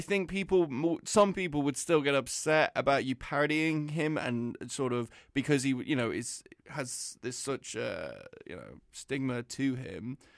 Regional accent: England, United Kingdom; growing up in England

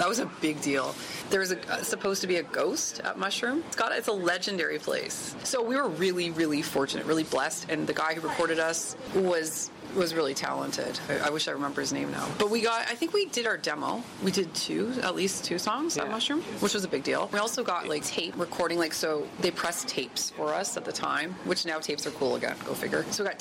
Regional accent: Windsor, Ontario, Canada; now in Vancouver, Canada; I would listen to Detroit radio because I'm from Windsor

